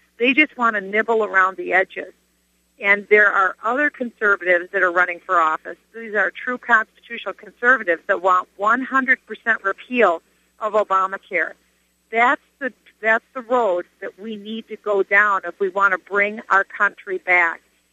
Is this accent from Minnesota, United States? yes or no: yes; Minnesota, United States; Also, in my home state of Minnesota, there has been an attempt